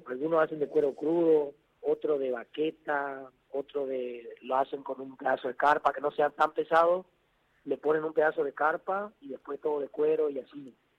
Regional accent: Gran Guardia, Formosa, Argentina; donde puedo conectarme con la naturaleza de mi pago. Conectarme con las raíces de mi tierra. Ese es mi lugar

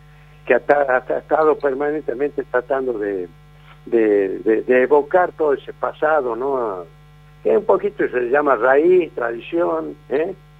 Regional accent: Salta, Argentina; yo vine de Salta, ya te digo, a buscar un porvenir en el fútbol, ¿viste?

